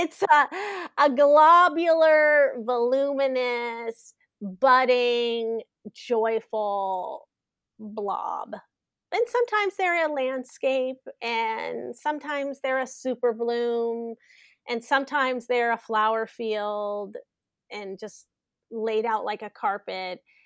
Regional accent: Washington, United States; I mean, I grew up in Washington State. I grew up with the same proximity to the Canadian border

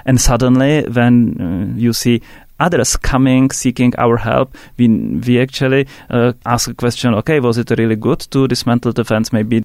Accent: Czechia; English is a second language; because I'm from Czech Republic and it's of course a post-communist country

